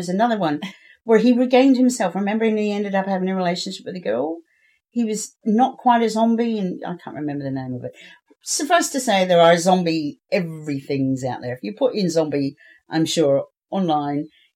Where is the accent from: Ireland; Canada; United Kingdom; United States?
Ireland; accent: Irish; I went back into my Irish accent then and said films, didn't I?